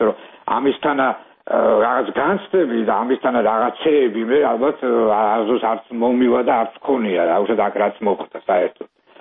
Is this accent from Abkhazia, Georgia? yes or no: no; Tsinandali, Kakheti, Georgia; მე ბავშვობა წელი კახეთში მაგ გატარებული და ჩემი იყო წინანდლი და წელი ჩემი ბავშვობა წინანდალში მაგ გატარებული